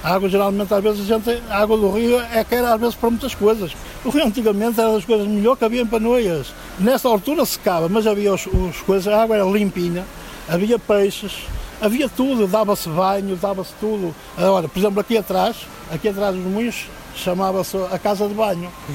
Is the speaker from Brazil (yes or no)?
no; Panões, Portugal; Eu nasci em Panões, vivo em Panões.